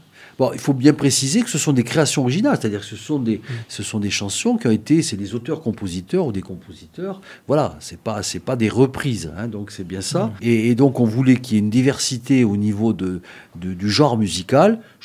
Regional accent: Nouvelle-Aquitaine, France; la chanson et la création française chez nous, en Périgord

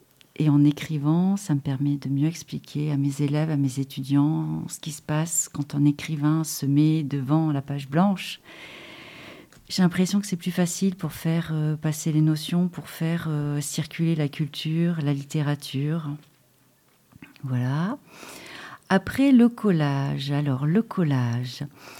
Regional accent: Bassillac, Nouvelle-Aquitaine, France; also born or lived in Périgueux; Je suis née à Périgueux, j'ai grandi à Bassillac et j'ai fait mes études à Bordeaux comme beaucoup de Périgourdins.

